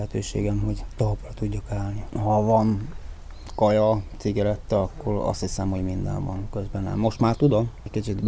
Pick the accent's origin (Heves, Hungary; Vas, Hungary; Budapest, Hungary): Budapest, Hungary; a második kerületben vagyok állandó lakcímre bejelentve, mert ott volt az intézet, ahol fölnőttem.